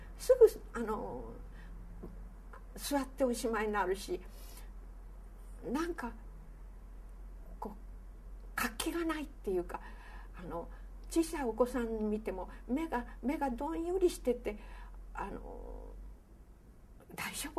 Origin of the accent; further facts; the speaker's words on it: United States; そういうのは私アメリカ人として思い上がってると思うんです